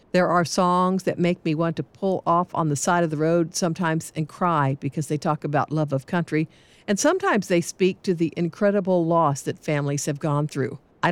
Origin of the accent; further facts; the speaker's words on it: Texas, United States; Growing up in Texas, I was exposed to progressive country like